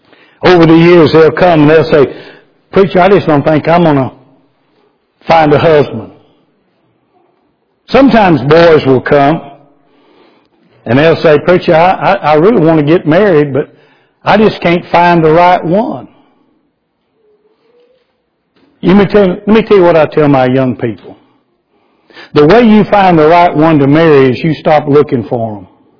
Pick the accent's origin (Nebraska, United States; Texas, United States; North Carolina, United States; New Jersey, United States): Texas, United States; Garland; E.C. was youth pastor at Middle Road Baptist in Garland, my hometown.